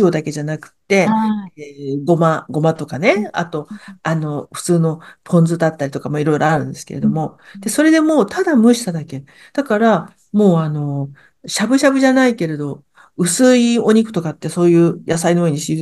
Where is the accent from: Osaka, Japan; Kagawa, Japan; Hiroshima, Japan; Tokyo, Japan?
Tokyo, Japan; 私は東京で生まれ育ったんで、熱海とか箱根とかその辺は、まあ、行く場所だったんですけどね。